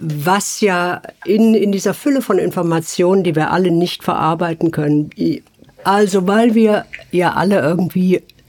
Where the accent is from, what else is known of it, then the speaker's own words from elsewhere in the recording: Switzerland; So bei uns in der Schweiz gibt es ja Jodtabletten